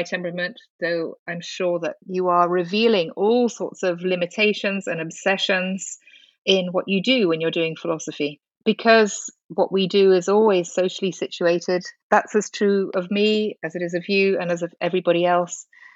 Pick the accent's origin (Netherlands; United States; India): India; So I was born and raised in India, and I'm the daughter of parents who were missionaries in India. And I was deeply religious my whole childhood